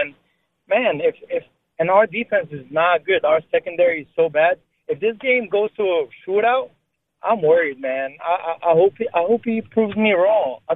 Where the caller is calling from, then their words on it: Syracuse, New York, United States; No, I'm calling from Syracuse.